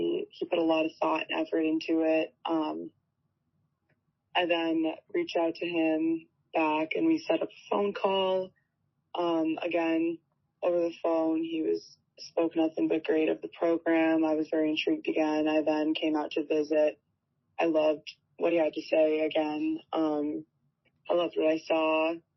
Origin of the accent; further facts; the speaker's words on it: Minnesota, United States; Obviously, yeah, growing up in Minnesota, surrounded by everything hockey